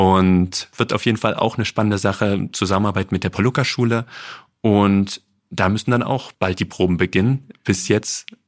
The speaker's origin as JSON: {"language": "German", "town": "Dresden", "region": "Saxony", "country": "Germany", "said": "als Dresdner"}